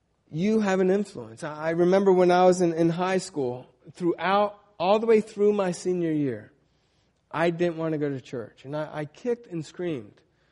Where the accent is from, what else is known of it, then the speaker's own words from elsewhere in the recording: United States; what does it mean to be a Christian, and how do I apply that to the fact that I'm also an American?